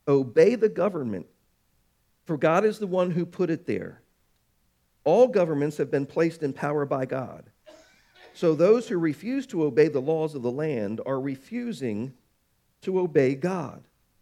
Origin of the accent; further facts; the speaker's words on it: Baltimore, Maryland, United States; I grew up in Baltimore. I've taken many field trips as an elementary school student to Fort McHenry.